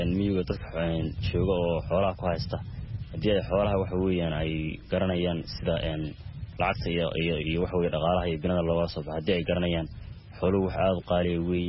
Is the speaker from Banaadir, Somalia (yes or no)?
no; Bocaame, Sool, Somalia; born there; waxaan ku dhashay aagga magaalada Boocaame waxaana ka mid ahay xoolo dhaqatada ku nool aagga magaalada Boocaame.